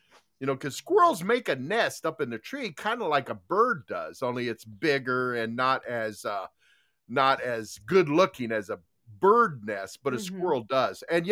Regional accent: Tucson, Arizona, United States; When I grew up in Tucson, we were out.

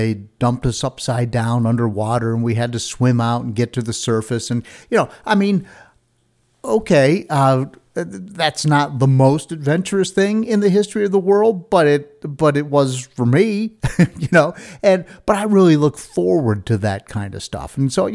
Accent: New York, United States; but I grew up in New York State.

